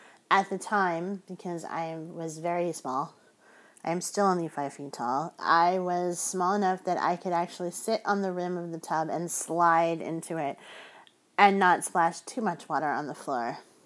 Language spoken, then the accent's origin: English; California, United States; also born or lived in New Jersey; I grew up on the beach. I grew up first on the Jersey Shore and then in the California coastline